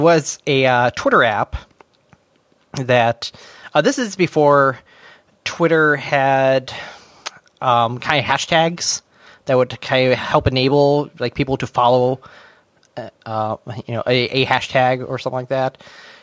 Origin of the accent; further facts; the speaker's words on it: United States; I'm American. I don't know anything.